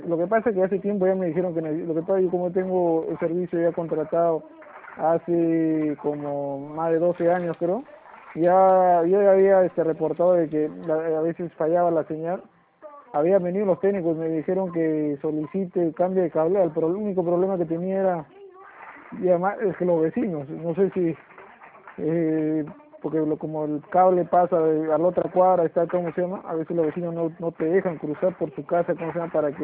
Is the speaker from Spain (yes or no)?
no; Los Olivos, Lima, Peru; Yo soy de Los Olivos.